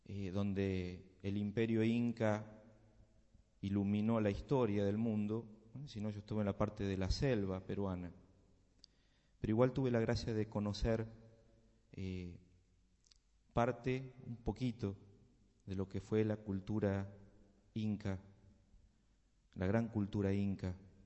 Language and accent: Spanish; Argentina; A mí me cuestionó mucho la cultura como argentino, pensé en mis raíces y me costaba descubrirlas.